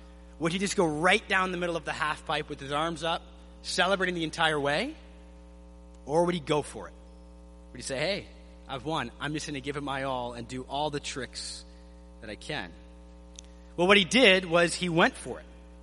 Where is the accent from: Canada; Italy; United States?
Canada; Now, as a Canadian, I have to admit, honestly, the Summer Olympics don't get me too excited.